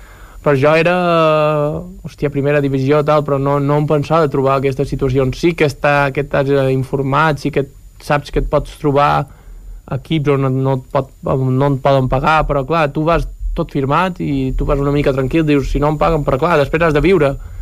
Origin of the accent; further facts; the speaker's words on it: Mallorca, Balearic Islands, Spain; mira que jo sóc de Mallorca